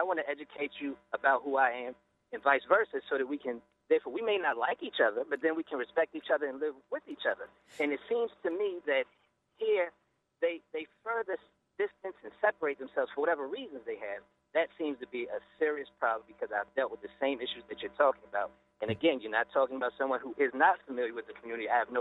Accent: The Bronx, New York, United States; Just to set the stage, I'm from the Bronx, and I'm from a community where my super was Jewish.

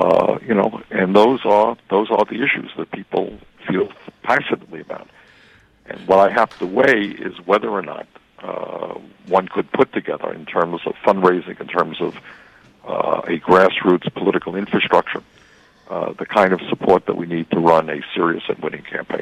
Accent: Burlington, Vermont, United States; I come from Burlington, Vermont, where we're very proud of.

